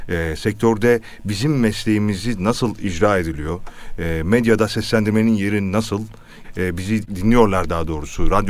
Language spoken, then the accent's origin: Turkish; Beyoğlu, Istanbul, Turkey; Beyoğlu Cihangir doğumluyum, Taksim doğumluyum. Beyoğlu'da Cihangir İlköğretim Okulu'nda ilk öğretimine başladım.